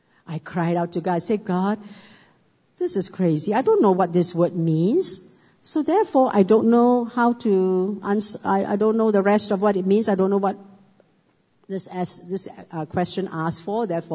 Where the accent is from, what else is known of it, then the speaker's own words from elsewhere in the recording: Malaysia; I'm from Malaysia. I'm a PR here.